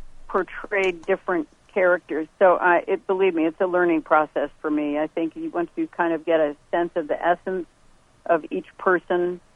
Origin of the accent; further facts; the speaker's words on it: Japan; also born or lived in New York, United States; when I grew up in Japan and started doing musicals there as a child